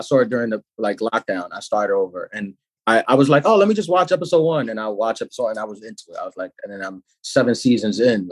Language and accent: English; Queens, New York, United States; I'm from Queens.